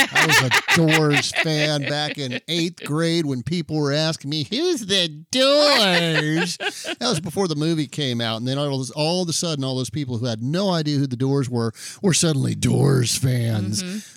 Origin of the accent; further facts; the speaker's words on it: Florida, United States; I grew up in Florida, and when I lived on my boat, gosh, I saw every storm that came through.